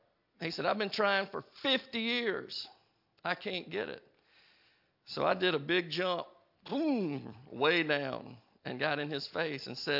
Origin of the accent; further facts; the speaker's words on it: Mississippi, United States; And I grew up in Mississippi and we had to teach us things simply.